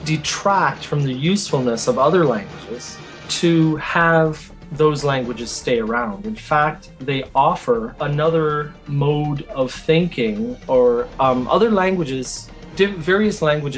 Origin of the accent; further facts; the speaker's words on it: United States; I'm an old man. I am an American living in Minnesota.